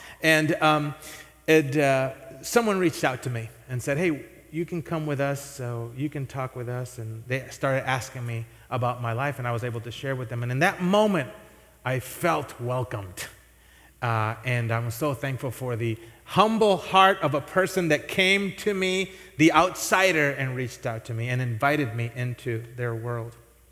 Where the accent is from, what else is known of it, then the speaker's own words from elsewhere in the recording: Puerto Rico; now in Rochester, United States; But when I moved out to Rochester, you know, new place, new city, growing up in Puerto Rico, most people look like me.